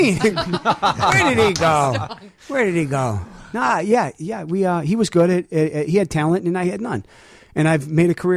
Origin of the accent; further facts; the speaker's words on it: Naperville, Illinois, United States; And I grew up in Naperville with Jody Panarella, and her dad was the managing director over there